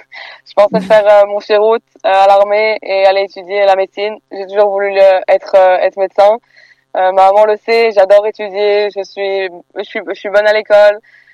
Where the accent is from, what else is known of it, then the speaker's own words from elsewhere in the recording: Belgium; born there; Je suis née en Belgique, on parle français à la maison, et du coup mon téléphone est en français